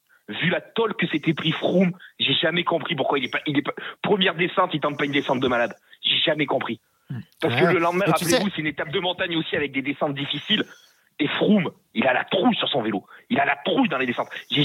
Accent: Royat, Auvergne-Rhône-Alpes, France; Je suis de Roya dans le Puy-de-Dôme.

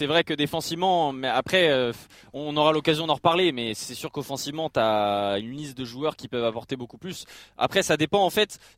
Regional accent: Île-de-France, France; je t'ai dit que je venais des Hauts-de-Seine.

